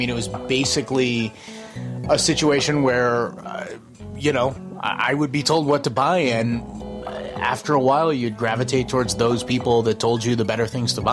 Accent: Brunswick, Maine, United States; where I grew up in Brunswick, Maine.

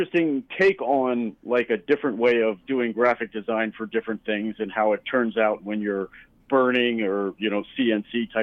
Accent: Baltimore, Maryland, United States; from Baltimore, and I don't consider myself to be a graphic designer

